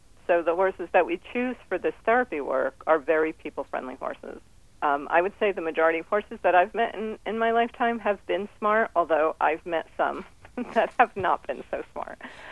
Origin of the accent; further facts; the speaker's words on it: United States; I was more proud to be an American then